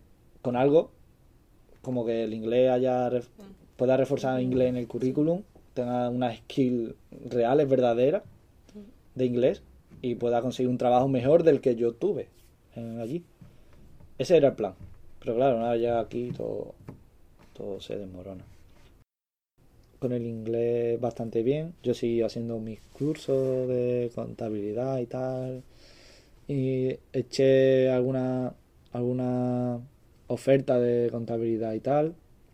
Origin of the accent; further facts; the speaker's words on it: Spain; Spanish is a second language; Yo ahora escucho inglés y lo entiendo todo, casi todo. El hablar, pues como somos los españoles, que nos cuesta más arrancar el acento